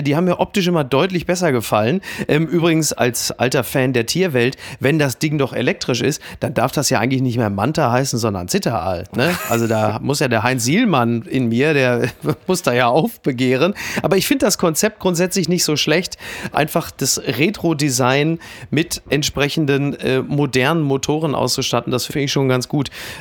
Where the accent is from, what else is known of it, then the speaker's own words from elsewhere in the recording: Castrop-Rauxel, North Rhine-Westphalia, Germany; Oder ich kann ja auch darauf hoffen, dass das Stadtfest in meiner Heimatstadt Castrop-Rauxel